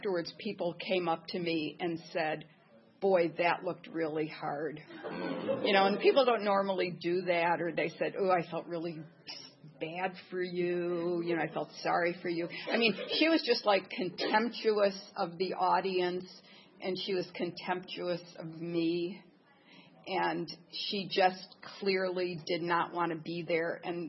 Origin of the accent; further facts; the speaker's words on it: Detroit, Michigan, United States; He's from Detroit as well as I'm from Detroit